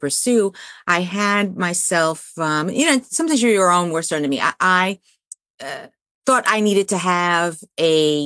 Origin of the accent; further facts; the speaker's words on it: New York City, New York, United States; I grew up in New York City, and I was fortunate enough to receive scholarships.